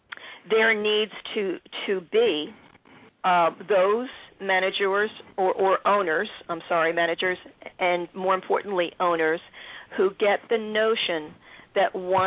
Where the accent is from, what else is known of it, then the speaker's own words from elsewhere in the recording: Philadelphia, Pennsylvania, United States; Maybe because I'm from Philadelphia and I still perceive myself to be on the outside looking